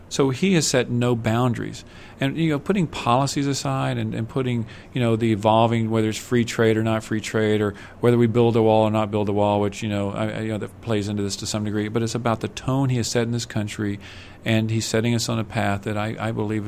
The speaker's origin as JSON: {"language": "English", "region": "Alabama", "country": "United States", "tie": "born or raised there", "said": "Well, first and foremost, I'm from Alabama as well originally. Okay, I grew up in Alabama."}